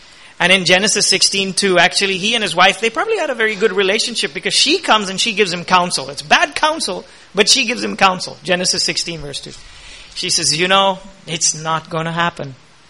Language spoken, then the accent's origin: English; India; And immediately, as an Indian, you go, oh, how can a man of God do that?